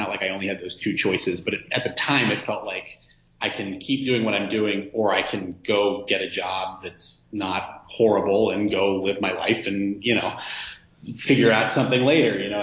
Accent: California, United States; And I'm from the Bay Area originally, so I kind of knew where to go and where not to go

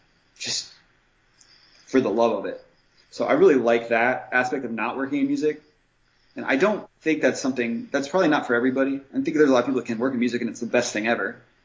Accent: Columbus, Ohio, United States; First off, I'm from Columbus, Ohio. I'm from what is now a red state.

